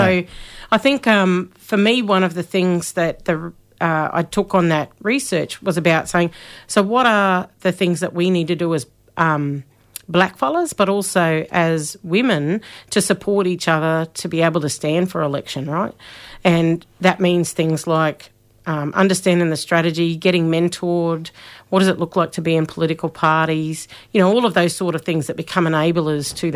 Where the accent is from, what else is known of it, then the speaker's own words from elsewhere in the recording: Townsville, Queensland, Australia; I'd think about those early days back in Townsville, you know, growing up in North Queensland through the late 80s and early 90s.